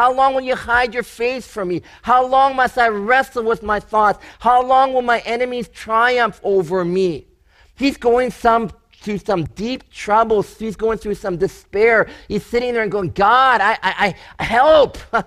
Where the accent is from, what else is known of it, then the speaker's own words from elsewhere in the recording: Chilliwack, British Columbia, Canada; But we had, when we grew up in Chilliwack, there was a family that used to eat this like an apple, okay?